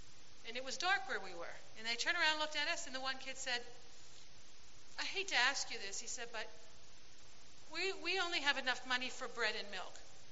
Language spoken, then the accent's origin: English; Waynesburg, Pennsylvania, United States; Oh, we're from Waynesburg.